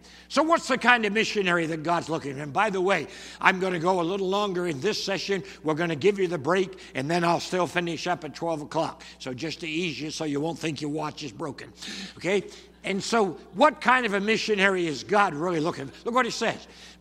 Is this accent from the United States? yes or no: no; Canada; Now, I come from Canada originally, so if you're Canadian, you've got to be a hockey fan.